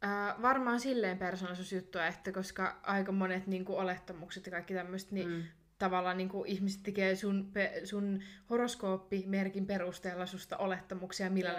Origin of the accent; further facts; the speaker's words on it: Jyväskylä, Central Finland, Finland; now in Helsinki, Finland; koska mähän olen siis Jyväskylästä.